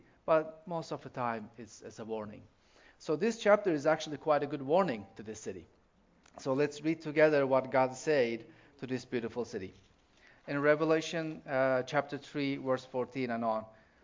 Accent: Turkey; So I'm from Turkey, and Turkey is an old country.

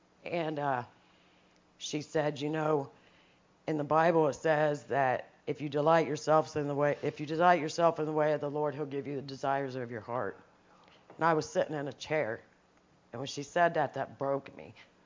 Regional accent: Ohio, United States; now in Oregon, United States; Well, we came here to Oregon. We're originally from Ohio. Came here to Oregon

